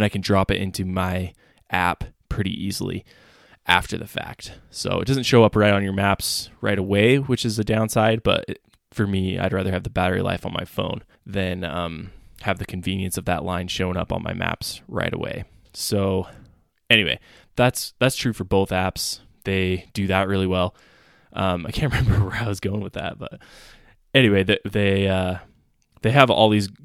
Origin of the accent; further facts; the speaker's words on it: Utah, United States; And I know growing up in Utah, there's just public land everywhere.